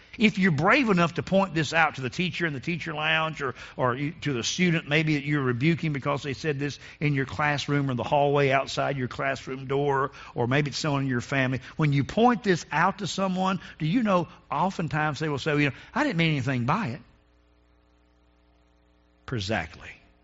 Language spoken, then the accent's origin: English; North Carolina, United States; Now, growing up in North Carolina, this is the number one way we used to think about